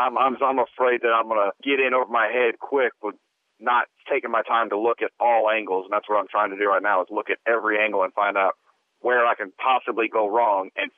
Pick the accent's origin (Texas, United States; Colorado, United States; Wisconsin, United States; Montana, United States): Texas, United States; Well, I grew up in South Texas, and I've been thinking of settling back down there.